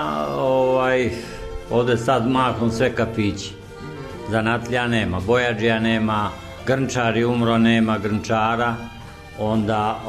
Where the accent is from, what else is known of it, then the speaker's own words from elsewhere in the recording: Bačka Palanka, Vojvodina, Serbia; Pokajao sam što sam došao iz Bačke Palanke.